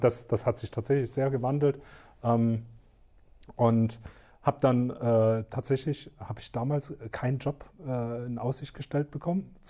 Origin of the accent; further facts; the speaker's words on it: Dresden, Saxony, Germany; ich bin in Dresden aufgewachsen, habe da auch mein Examen noch gemacht an einem städtischen Klinikum